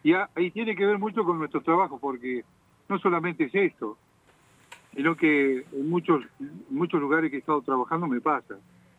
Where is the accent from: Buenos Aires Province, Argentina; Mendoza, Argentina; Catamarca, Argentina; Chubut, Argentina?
Chubut, Argentina; El Maitén; born there; Yo soy nacido en el Maitén Chubut.